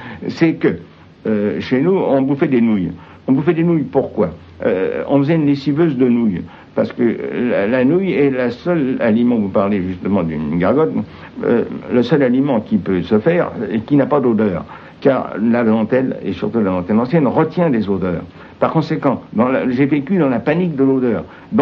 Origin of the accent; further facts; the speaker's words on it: Courbevoie, Île-de-France, France; born there; Je suis né à Courbevoie-Seine, Rampe du Pont, le 27 mai 1894.